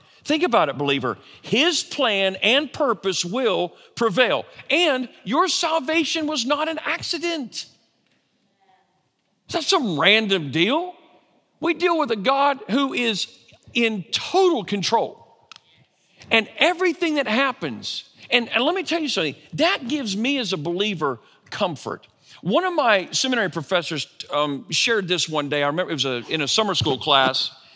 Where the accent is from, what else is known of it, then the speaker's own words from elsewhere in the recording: Oregon, United States; born there; It's not an accident that I was born in Oregon and heard the gospel then, and then this happened in my life and I moved here.